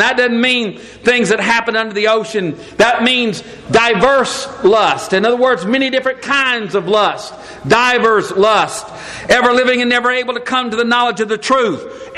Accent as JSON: {"language": "English", "region": "Mississippi", "country": "United States", "said": "Well, it may be, but I'm from Mississippi"}